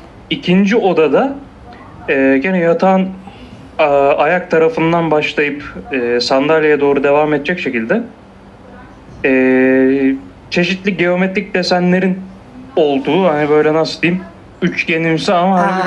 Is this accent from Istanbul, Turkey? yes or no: yes; Istanbul, Turkey; ben doğma büyüme İstanbul olduğum için